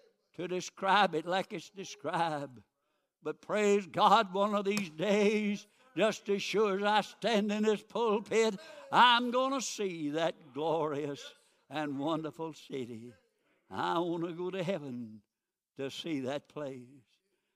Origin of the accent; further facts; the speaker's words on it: Simpsonville, South Carolina, United States; born there; I was born down in Simpsonville, just outside of Greenville.